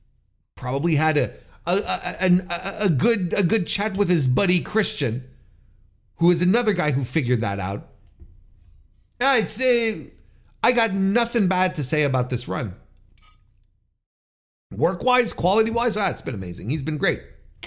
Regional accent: Vancouver, British Columbia, Canada; And in my hometown next week of Vancouver

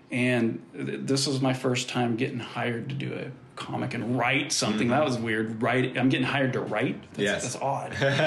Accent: Idaho, United States; moved away as an adult; now in Los Angeles, United States; because I came from Idaho, you know, real slow-paced place, and my parents still live there

